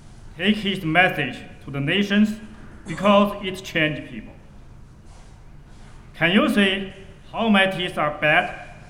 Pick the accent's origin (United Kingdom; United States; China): China; When I grew up in China, I didn't receive proper food.